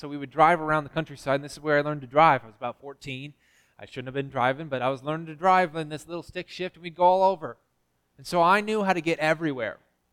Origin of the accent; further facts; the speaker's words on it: Illinois, United States; Growing up in Illinois, I learned all the back roads.